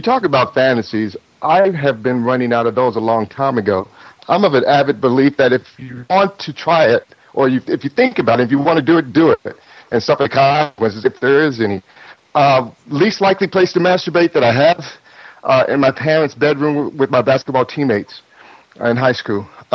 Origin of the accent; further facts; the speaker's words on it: Texas, United States; I'm from Texas, definitely.